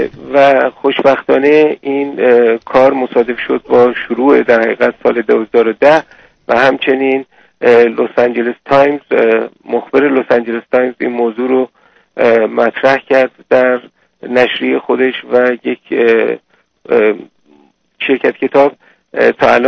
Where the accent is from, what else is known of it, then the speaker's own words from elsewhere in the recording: Iran; با افتخار به مراتب بیشتر خودمون رو ایرانی لقب میدیم و میگیم که ما ایرانی هستیم با سربلندی بسیار.